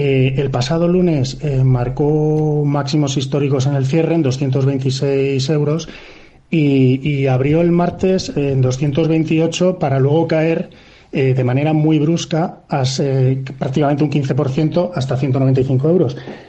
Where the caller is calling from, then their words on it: Madrid, Community of Madrid, Spain; de Madrid.